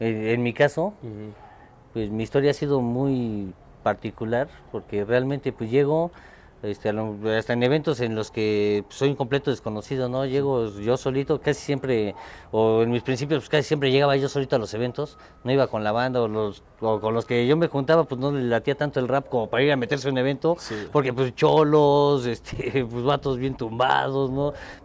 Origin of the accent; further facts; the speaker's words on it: San Martín Texmelucan, Puebla, Mexico; yo soy de allá de San Martín, Texmelucan